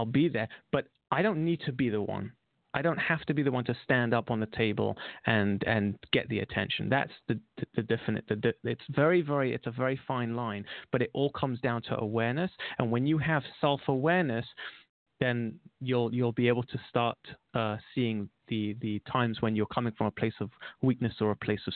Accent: London, United Kingdom; I got married at a young age, relatively young age, 22. I'm from London.

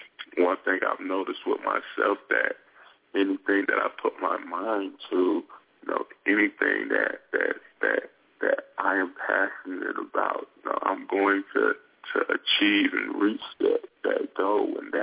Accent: Raleigh, North Carolina, United States; being that I was from Africa, even though I was born in the city of Raleigh, even though I was growing up in the same hood, in the same bad neighborhood as the rest of my peers

